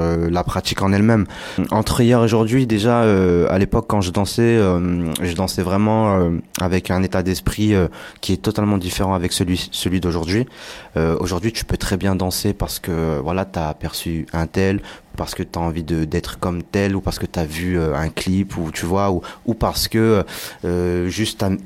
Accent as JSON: {"language": "French", "town": "Blois", "region": "Centre-Val de Loire", "country": "France", "said": "je suis de Blois, et voilà."}